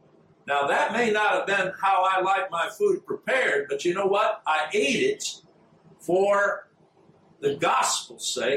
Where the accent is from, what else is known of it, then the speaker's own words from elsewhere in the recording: United States; I know when I went to Africa, there was a lot that was different from what I was raised here in the United States